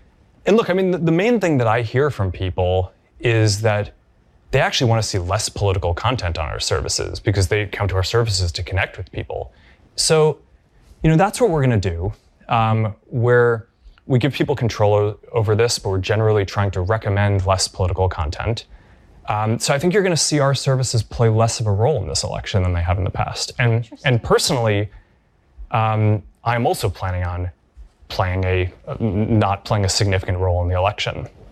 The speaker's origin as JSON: {"language": "English", "country": "United States", "said": "at some level as an American, it's like hard to not get kind of emotional about that spirit."}